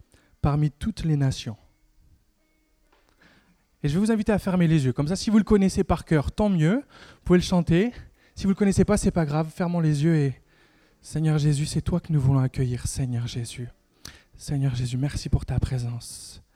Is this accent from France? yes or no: yes; Istres, Provence-Alpes-Côte d'Azur, France; also born or lived in England / United States; je suis d'ici, je suis né ici, je suis né à Istres quand il y avait encore une maternité à la clinique. Donc je suis un enfant du pays